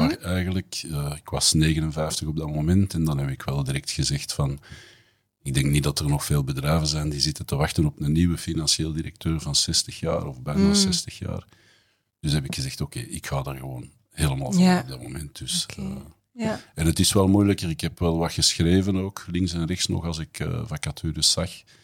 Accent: Bonheiden, Flanders, Belgium; Ja, ik kom van Bonheide.

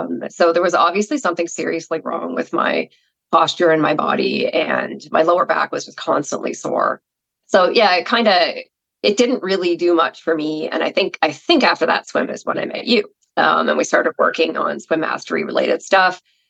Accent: Canada; as a Canadian

